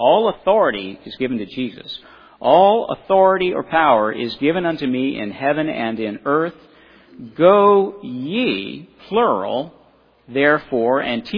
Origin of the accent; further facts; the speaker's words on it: Scotland, United Kingdom; For instance, I'm from Scotland.